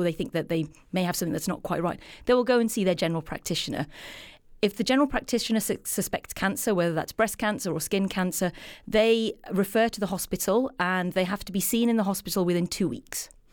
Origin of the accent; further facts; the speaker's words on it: England, United Kingdom; And I'm biased because I'm from England and I work in the system